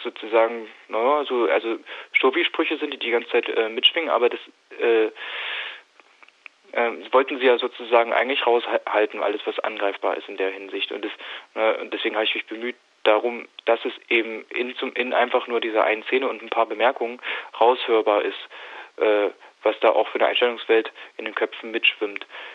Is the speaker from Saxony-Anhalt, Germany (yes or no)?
yes; Halle, Saxony-Anhalt, Germany; Also ich komme aus Halle